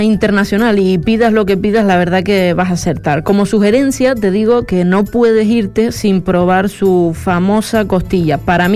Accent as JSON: {"language": "Spanish", "town": "Lajares", "region": "Canary Islands", "country": "Spain", "tie": "born or raised there", "said": "nos vamos a mi pueblo, a Las Ares"}